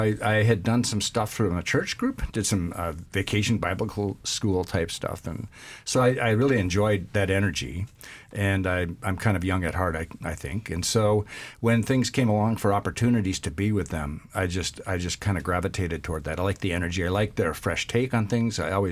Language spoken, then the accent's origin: English; Minnesota, United States; moved away as an adult; now in Alaska, United States; I'm from Minnesota originally. I came up here in 1978. I wanted colder winters and longer autumns and wind and snow.